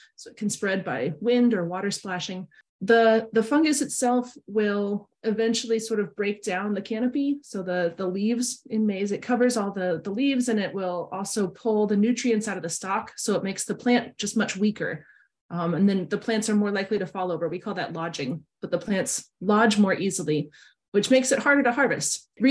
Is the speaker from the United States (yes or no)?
yes; Iowa, United States; now in Michigan, United States; I'm originally from Iowa, but I moved to Michigan to fill this role about 5 years ago, and I've been loving it.